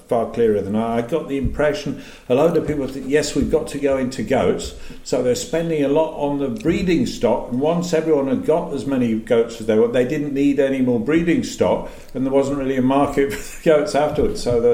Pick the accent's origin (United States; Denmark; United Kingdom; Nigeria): United Kingdom; England; moved away; I came from England.